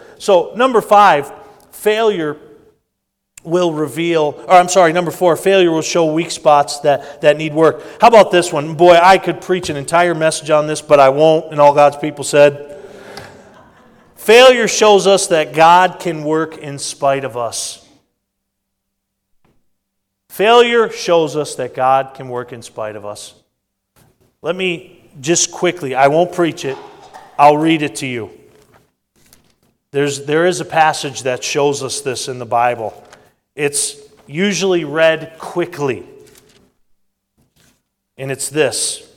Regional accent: New England, United States; I grew up in New England and had the privilege of watching the Boston Celtics when Larry Bird played for Boston.

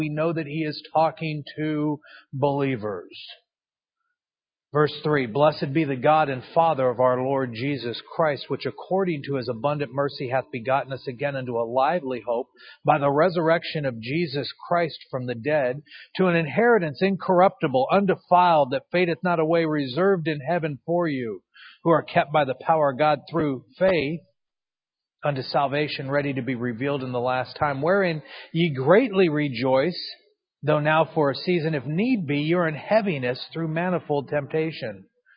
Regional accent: California, United States; moved away; but we are from California. I'm sorry about that, and I apologize. As soon as I had opportunity to move out of California, I did.

